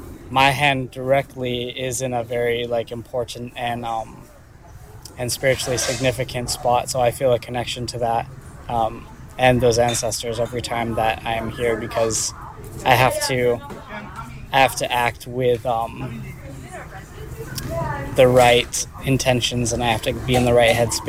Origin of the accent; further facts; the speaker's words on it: Hawaii, United States; the connection that I have to poi is growing up on the North Shore is I grew up in what used to be the and what is now the breadbasket for poi production and distribution in the state of Hawaii.